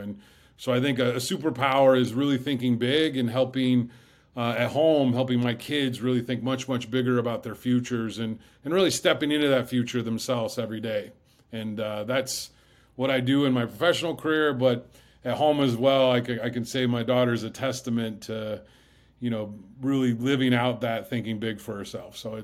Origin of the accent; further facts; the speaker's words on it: Fort Wayne, Indiana, United States; I grew up in South Fort Wayne, which is a very diverse community.